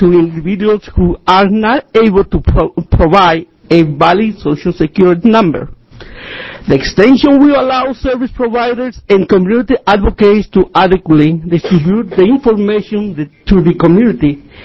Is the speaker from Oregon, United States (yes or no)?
yes; Medford, Oregon, United States; I come from Medford, Oregon.